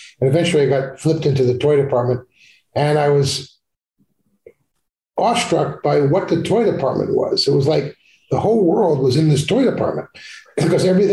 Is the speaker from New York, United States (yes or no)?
yes; New York, United States; When I was growing up, and I was growing up on Long Island, and it was in a town